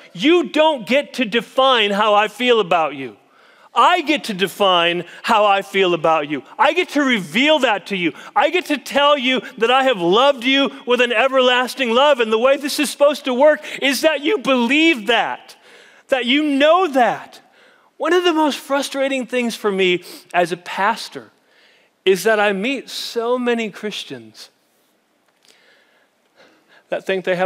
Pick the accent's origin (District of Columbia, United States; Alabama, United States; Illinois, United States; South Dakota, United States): South Dakota, United States; If you were to go with me to my home state of South Dakota and drive along Interstate 90, well, somebody knows South Dakota here.